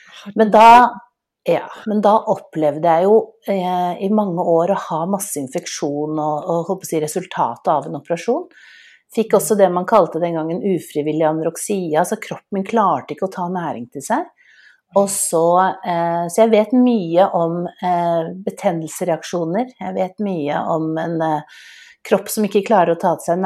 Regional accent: Oslo, Norway; jeg vokste jo opp i et hjemme på Smestad

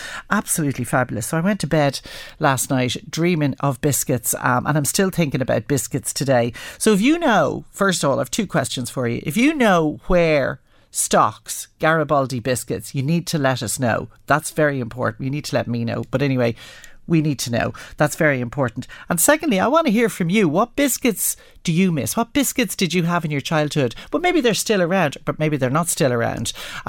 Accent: Dublin, Leinster, Ireland; And is it the same as we used to say, growing up in Dublin, a macaroon?

